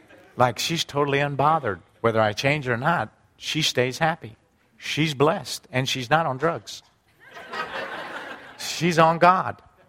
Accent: United States; I didn't know, honestly, ladies and gentlemen, I didn't know that there were non-Christians in America, because we're Americans.

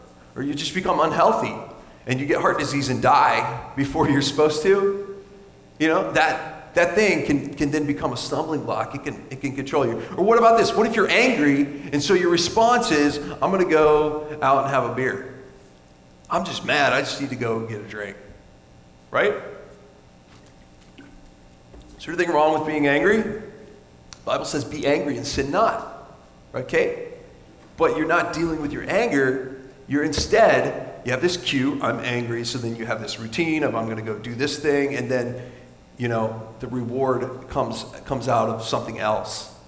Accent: the South, United States; I'm from the South, and my family is from the South, and they fry everything, you know, in the whole world

